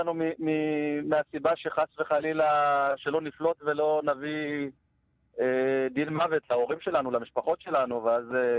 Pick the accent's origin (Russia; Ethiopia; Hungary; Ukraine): Ethiopia; now in Haifa, Israel; אני תושב קריית חיים חיפה, עליתי מאתיופיה בשנת 1984, ואם אנחנו הולכים קצת אחורה, תחילת 1970 ככה, כילד, כמובן החלום לירושלים והכיסופים הוא חלק מהווי של החיים באתיופיה.